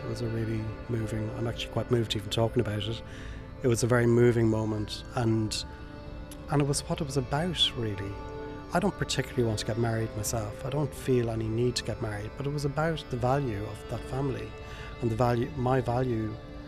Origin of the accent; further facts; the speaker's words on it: Sligo, Connacht, Ireland; it's the country, I'm from Sligo